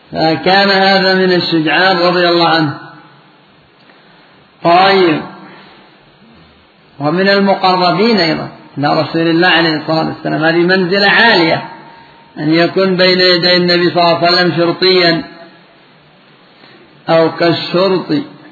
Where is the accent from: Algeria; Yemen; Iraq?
Yemen; حتى عندنا في اليمن بعضهم يحتال على أبواب المساجد